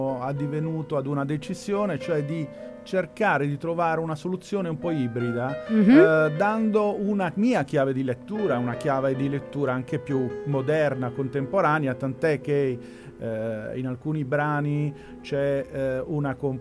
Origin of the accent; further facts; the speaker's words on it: Taranto, Apulia, Italy; sono magno greco, quindi loro leccesi hanno, io sono di Taranto